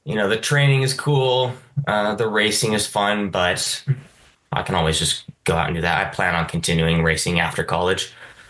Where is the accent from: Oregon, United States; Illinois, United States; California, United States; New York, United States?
California, United States; Carlsbad; I was still living in Carlsbad, which is kind of where I consider my hometown.